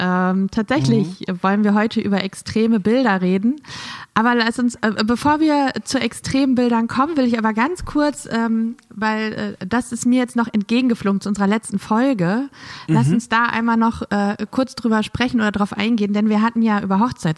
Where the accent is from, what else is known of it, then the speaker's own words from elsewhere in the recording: Lower Saxony, Germany; Ich bin ja in Friesland aufgewachsen.